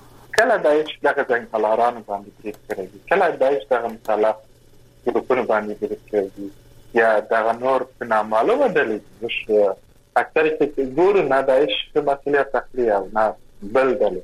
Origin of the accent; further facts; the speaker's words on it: Kandahar, Afghanistan; لکه موږ د کندهار یو